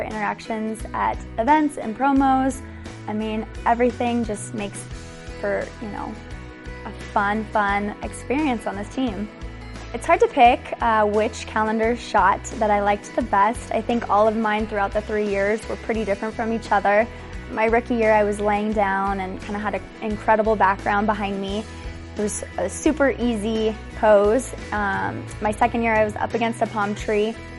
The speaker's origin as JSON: {"language": "English", "town": "Boulder", "region": "Colorado", "country": "United States", "said": "from Boulder, Colorado, and this is my third season as a Denver Broncos cheerleader."}